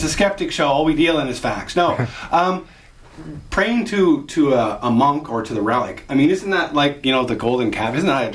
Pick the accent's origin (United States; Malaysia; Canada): Canada; this is so embarrassing to me as a Canadian